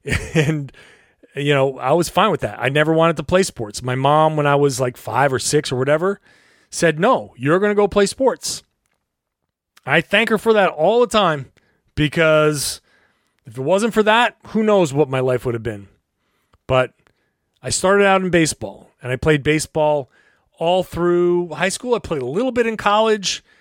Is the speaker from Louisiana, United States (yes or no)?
no; Pawtucket, Rhode Island, United States; Well, I'm from Pawtucket, Rhode Island. I grew up in New England.